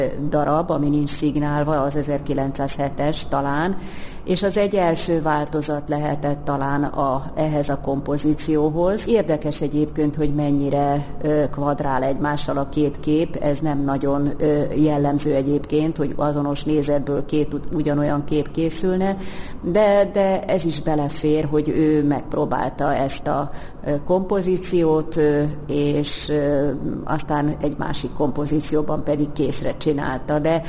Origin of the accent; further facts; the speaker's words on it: Hungary; mert magyarok vagyunk, és nem éltünk Párizsba